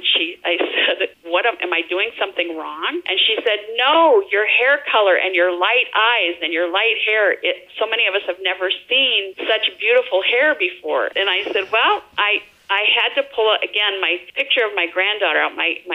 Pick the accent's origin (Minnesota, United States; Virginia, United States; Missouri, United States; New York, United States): Minnesota, United States; Little Crescent; It's like I come from Little Crescent, Minnesota, and we've got a town of about 5,000.